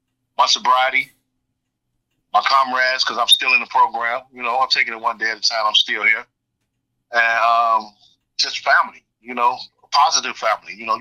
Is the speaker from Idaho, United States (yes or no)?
no; Chicago, Illinois, United States; now in California, United States; Well, first of all … Born and raised in Chicago, Illinois. Landed out in California, November 13, 2018.